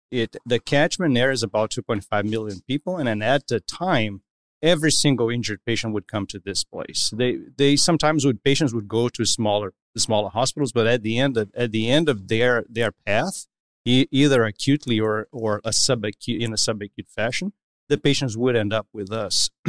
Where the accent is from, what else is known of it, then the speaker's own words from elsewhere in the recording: Belo Horizonte, Minas Gerais, Brazil; now in United States; I'm from Belo Horizonte, which is one of the capitals in the southeast, in the state of Minas Gerais. So I was born and raised.